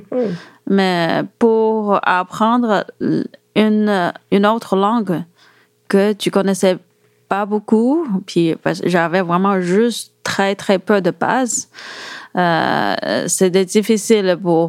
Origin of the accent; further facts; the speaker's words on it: China; moved away as an adult; now in Montreal, Canada; En fait, je suis chinoise. J'ai grandi totalement en Chine. En 2010, j'ai eu une opportunité pour venir ici travailler à Montréal